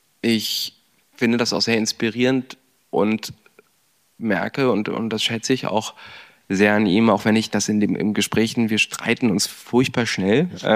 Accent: Wernigerode, Saxony-Anhalt, Germany; now in Berlin, Germany; seitdem ich in Berlin wohne, meine Eltern hierher gezogen sind im Jahr 2017, 18, ich immer wieder gesagt habe, meine Heimat ist Wernigerode.

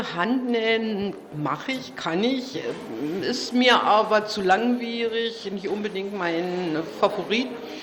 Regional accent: Brandenburg, Germany; ich komme aus dem Havelland, westlich von Berlin

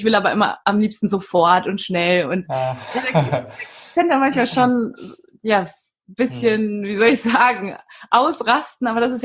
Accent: Duisburg, North Rhine-Westphalia, Germany; also born or lived in Düsseldorf; ich bin in Düsseldorf geboren, in einem riesengroßen Haus in Duisburg aufgewachsen bin, mit meinem Vater, mit meiner Mama, bis ich 3 war.

